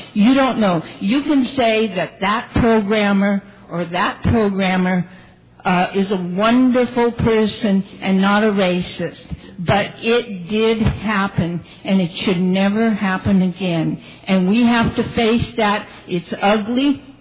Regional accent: California, United States; Hi. I'm from Orange County, and is there anybody else who is from Orange County?

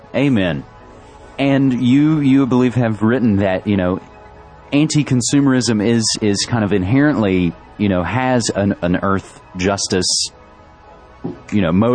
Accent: West Virginia, United States; I'll say I'm from West Virginia and they'll say, oh, I have family in Richmond.

